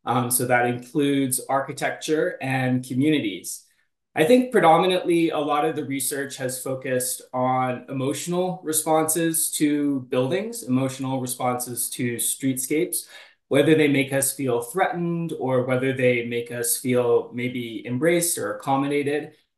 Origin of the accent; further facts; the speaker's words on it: Calgary, Alberta, Canada; So I grew up in Calgary, Canada, which Alberta, it's in the province of Alberta, and we call Alberta the Texas of Canada. So when I was growing up, it was kind of a socially conservative place.